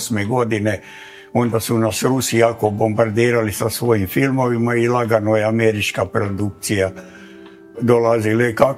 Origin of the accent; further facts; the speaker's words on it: Sisak, Sisak-Moslavina County, Croatia; born there; moved away as an adult; now in Ivanić-Grad, Croatia; rođen 1928. godine u Sisku. Iz Siska sam došao u Ivanić grad 1963. godine.